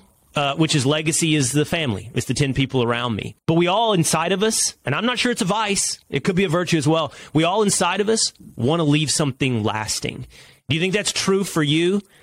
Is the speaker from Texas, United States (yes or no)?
yes; Texas, United States; No, I'm proud as a Texan that you're proud of Baylor.